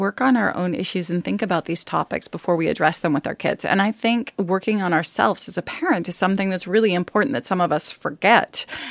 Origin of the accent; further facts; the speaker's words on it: Utah, United States; I was raised in Utah in a Mormon family, so religious.